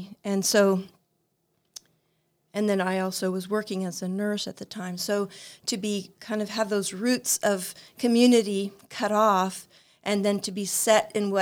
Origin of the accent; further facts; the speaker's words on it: India; moved away as an adult; now in United States; Well, I was born in India to missionary parents who also were born to missionary parents. Well, at least my dad was, he was actually born in the same hospital that I was born in. And I lived there until I was 18